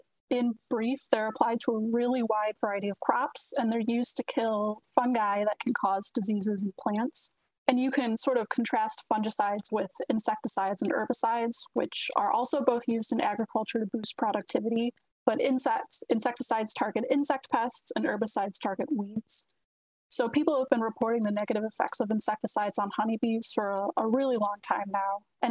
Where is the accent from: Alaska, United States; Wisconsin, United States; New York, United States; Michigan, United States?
Michigan, United States; So I'm originally from Michigan. When I was a kid, I just really liked playing outside, spending a lot of time in nature